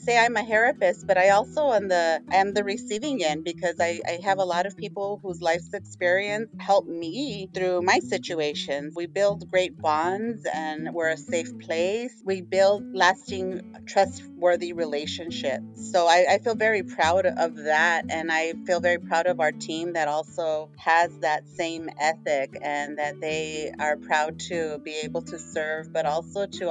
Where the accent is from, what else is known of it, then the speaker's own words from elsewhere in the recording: Tucson, Arizona, United States; I'm from Tucson, Arizona, a proud Latina, third generation Mexican-American here.